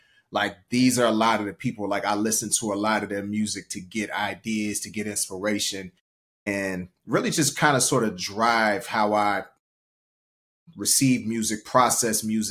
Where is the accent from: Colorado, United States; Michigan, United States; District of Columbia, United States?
District of Columbia, United States; Washington; So like you said, I'm originally from Washington, D.C. Mainly grew up, for anybody who knows D.C. in the Ward 8 section of DC, Southeast, far Southwest.